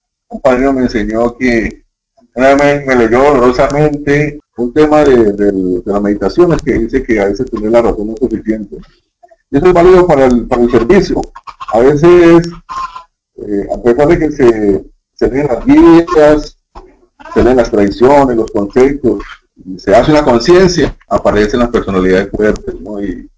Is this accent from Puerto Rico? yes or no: no; Colombia; also born or lived in Córdoba, Argentina; now in Peru; en mi país, yo soy colombiano, pero vivo tiempo en Perú, también he vivido en Argentina, en la ciudad de Córdoba.